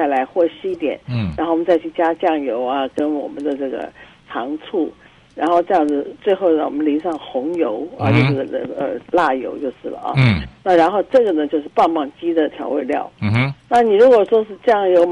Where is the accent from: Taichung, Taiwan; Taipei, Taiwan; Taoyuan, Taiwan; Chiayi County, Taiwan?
Taipei, Taiwan; 沙茶酱是我们中国人比较，我尤其是台湾人特别喜欢一个酱料啊。